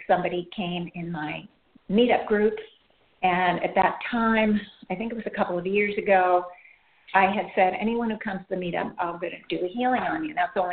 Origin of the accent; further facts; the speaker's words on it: Iran; moved away; Because I grew up in Iran, I think she said. And I was there when Iran was being bombed. And I was a young girl.